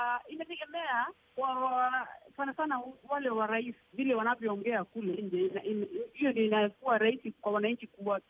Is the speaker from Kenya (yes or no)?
yes; Kenya; lazima nipeane itifadhi ya kuonyesha mimi ni Mkenya